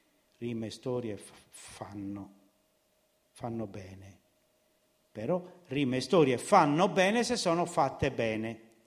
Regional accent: Sardinia, Italy; In Sardegna, la mia terra

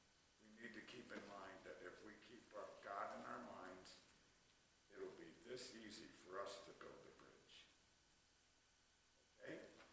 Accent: Arizona, United States; I grew up in Arizona, and I've seen it.

